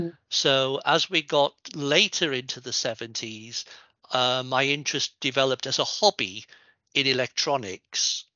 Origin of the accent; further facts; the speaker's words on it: North East England, United Kingdom; I was born in County Durham in the northeast of England, and went to the senior school in Weardale in Walsingham, Walsingham Comprehensive School, as it was known then.